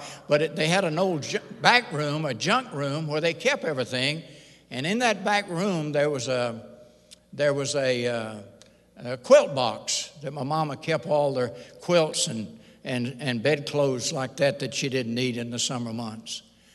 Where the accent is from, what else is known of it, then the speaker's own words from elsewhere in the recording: Bogota, Texas, United States; I was raised down in East Texas, a little town called Bogota, and I got saved down in Houston